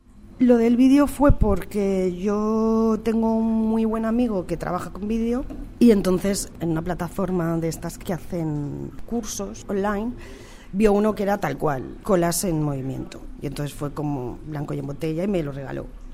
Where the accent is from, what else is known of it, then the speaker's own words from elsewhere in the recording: Valencia, Valencian Community, Spain; Soy de Valencia, sí. Resisto en Valencia.